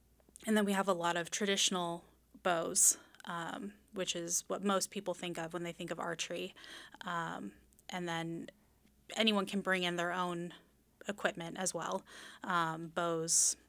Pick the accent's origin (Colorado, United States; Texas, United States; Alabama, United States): Colorado, United States; So for me, it was, I grew up in Colorado, and so we had a outdoor lab in sixth grade.